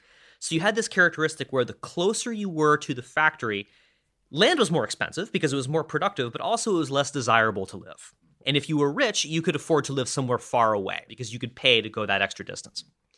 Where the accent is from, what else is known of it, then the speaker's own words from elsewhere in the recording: Vermont, United States; I was raised with my peers, and I grew up in Vermont. I grew up on the East Coast